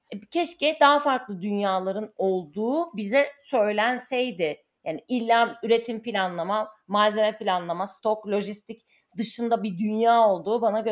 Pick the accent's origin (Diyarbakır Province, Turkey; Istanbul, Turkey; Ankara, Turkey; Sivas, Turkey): Ankara, Turkey; Ben Ankaralıyım. Ankara'da okudum.